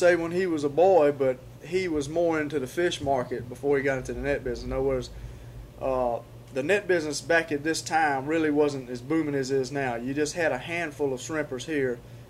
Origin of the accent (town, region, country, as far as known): Fernandina Beach, Florida, United States; born there